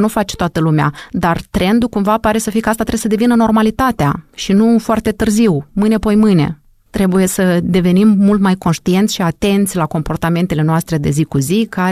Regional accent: Moldova

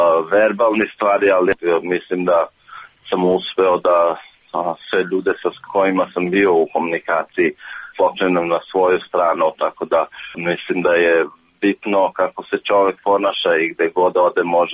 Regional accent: Peć, Kosovo; also born or lived in Sinj; pošto sam ja poreklom iz Peći

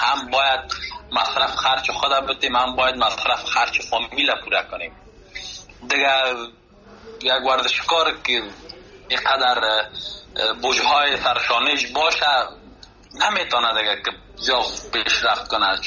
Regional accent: Afghanistan; چون خودم از افغانستان آمدم

